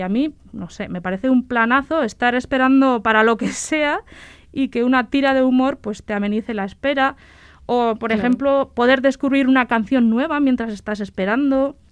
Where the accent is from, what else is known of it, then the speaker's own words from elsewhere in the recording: Baztán, Navarre, Spain; Yo soy de Baztán y me acuerdo que de pequeña, cuando abrían la piscina de Elizondo en verano